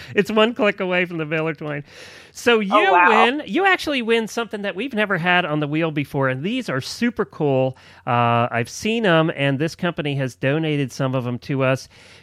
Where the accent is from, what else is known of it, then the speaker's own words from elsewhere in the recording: Pennsylvania, United States; She's from Pennsylvania. I grew up in Pennsylvania.